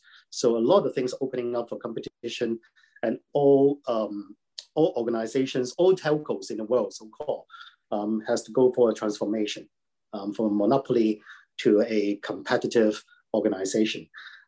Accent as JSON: {"language": "English", "country": "Hong Kong", "tie": "born or raised there", "also_born_or_lived": "United Kingdom", "said": "I was born in Hong Kong, raised in Hong Kong, educated in UK. I speak Chinese, I write very good Chinese"}